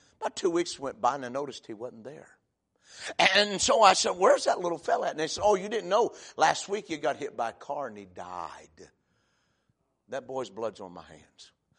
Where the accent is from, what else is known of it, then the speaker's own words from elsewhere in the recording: Ohio, United States; I was about 14. And I was raised in Ohio.